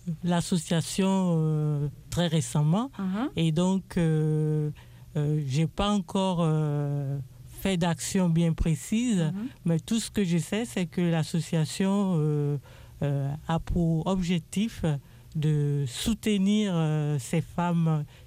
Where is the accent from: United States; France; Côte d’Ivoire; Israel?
Côte d’Ivoire; moi je suis originaire de Côte d'Ivoire